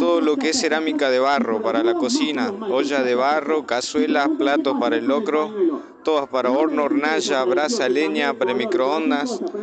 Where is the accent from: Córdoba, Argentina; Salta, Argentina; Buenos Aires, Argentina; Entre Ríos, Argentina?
Salta, Argentina; soy de Salta Capital.